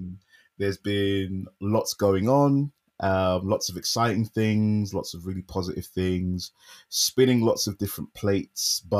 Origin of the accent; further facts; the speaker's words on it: London, United Kingdom; And being from London, being born and raised in London, I'm really privileged that there is still such a huge developer hub here in the city.